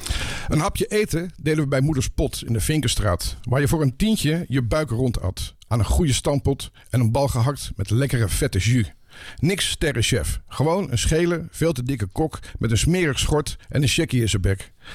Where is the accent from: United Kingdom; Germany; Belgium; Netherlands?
Netherlands; Amsterdam, North Holland; born there; ben ik best trots op die regel in mijn paspoort, geboren te Amsterdam.